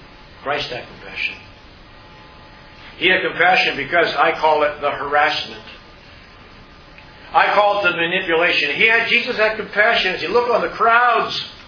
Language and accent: English; Pennsylvania, United States; as I grew up in Pennsylvania, never having heard the gospel